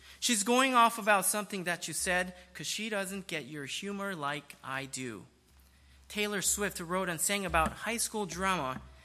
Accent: South Korea; English is a second language; Now, where I grew up in South Korea

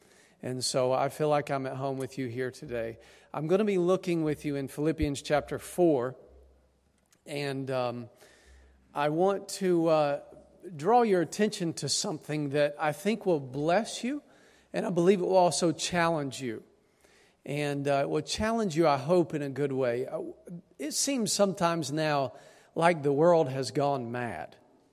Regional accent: Tennessee, United States; I'm from East Tennessee

